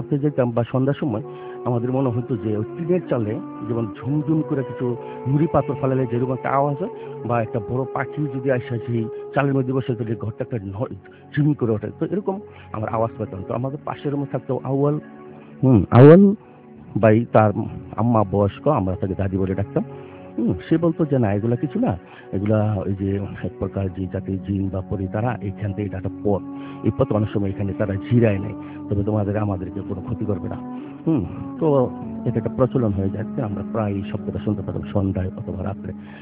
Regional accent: Narayanganj, Dhaka Division, Bangladesh; আমি নারায়ণগঞ্জ সারাহাপার থেকে এসেছি

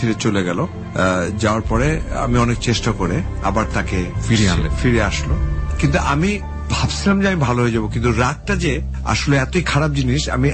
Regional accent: Bangladesh; no, কারণ আমি যে বাংলাদেশি ইয়েতে বড় হয়েছি, কখনো তো আমি দেখিনি আমার বাবাকে কিচেনে যেতে

